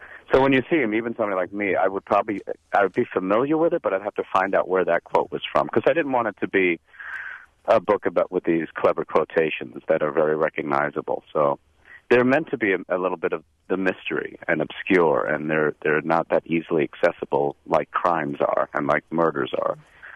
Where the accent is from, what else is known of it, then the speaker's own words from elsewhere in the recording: New York, United States; I'm from New York originally